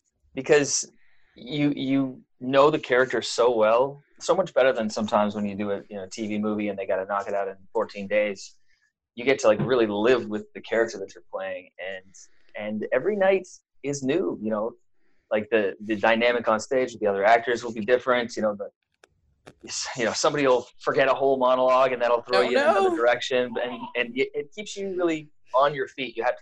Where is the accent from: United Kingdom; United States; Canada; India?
Canada; Toronto, Ontario; Well, I grew up in Toronto